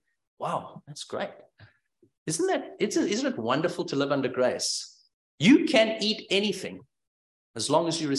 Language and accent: English; South Africa; Okay, I come from South Africa. We enjoy our beef.